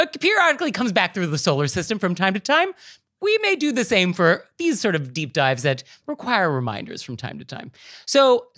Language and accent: English; West Coast, United States; now in New York City, United States; I grew up on the West Coast. I moved to New York City. We don't have Walmarts in either of these places.